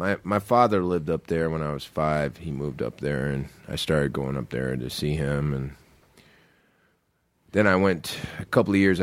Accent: Lexington, Kentucky, United States; Louisville? I'm a Lexington

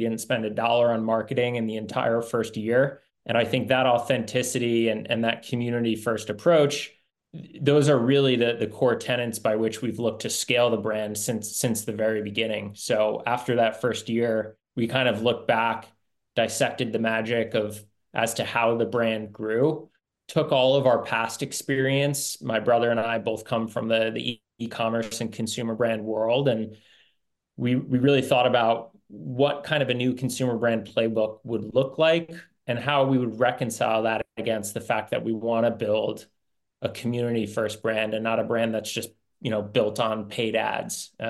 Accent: New Jersey, United States; We grew up in New Jersey, kind of in the skateboarding and surfing scene.

